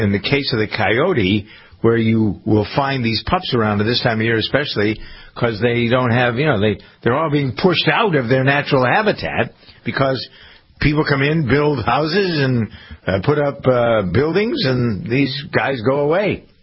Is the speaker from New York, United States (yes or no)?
no; Framingham, Massachusetts, United States; the track between Framingham, my hometown, and down in to Gillette Stadium.